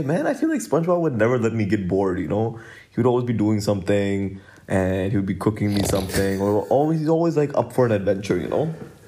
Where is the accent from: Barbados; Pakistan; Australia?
Pakistan; Man, actually, as a Pakistani, I have to say kill Modi off the bat.